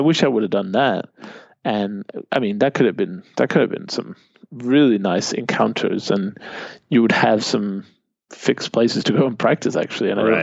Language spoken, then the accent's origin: English; Denmark; English is a second language